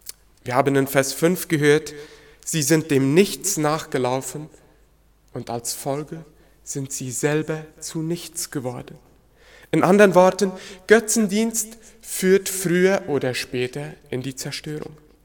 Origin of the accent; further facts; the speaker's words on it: Chaco, Paraguay; Im paraguayischen Chaco, wo ich herkomme, so auch meine Frau